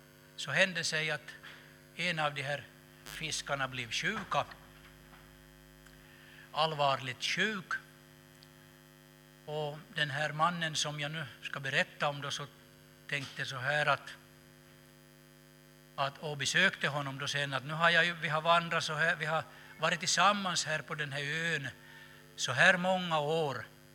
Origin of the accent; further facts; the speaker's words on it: Bosund, Ostrobothnia, Finland; Där vi kommer ifrån, där vi är hemma ifrån i Bosund, så där är ju det är ju en skärgårdsby.